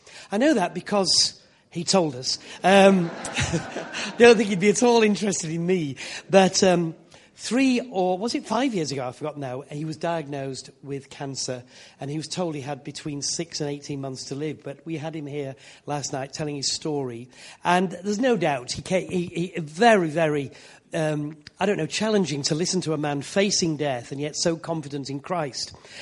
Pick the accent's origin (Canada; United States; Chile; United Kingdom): United Kingdom; Yorkshire and the Humber; I said, "I am a Yorkshireman." "Was thy father a Yorkshireman?" I said, "My father was a Yorkshireman."